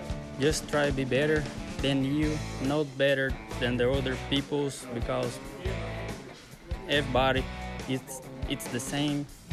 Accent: Itatiba, São Paulo, Brazil; English is a second language; now in United States; I grew up in Brazil. The city is Itatiba, São Paulo.

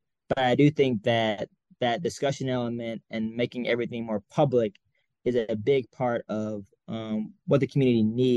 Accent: Montgomery, Alabama, United States; You know, I mentioned earlier that I'm from Montgomery, Alabama

